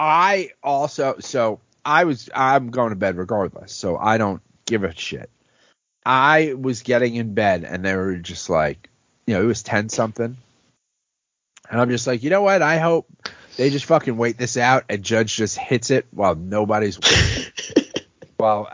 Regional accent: Bronx, New York, United States; I've said before, growing up in the Bronx, like, there were just Dominican people who just write, like, they just wrote on their car how many home runs he had.

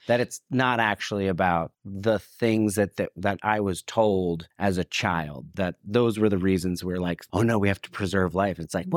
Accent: New Jersey, United States; born or raised there

